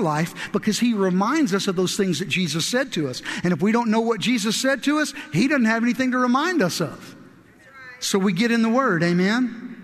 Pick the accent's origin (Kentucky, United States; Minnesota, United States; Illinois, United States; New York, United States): Kentucky, United States; I'm from the South. We're from Kentucky and we drink sweet tea.